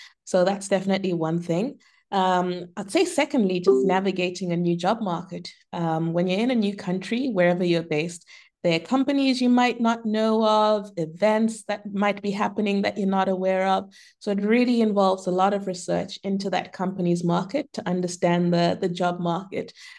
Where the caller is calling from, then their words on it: Amsterdam, North Holland, Netherlands; So I am in my home in Amsterdam, and it is a rainy day here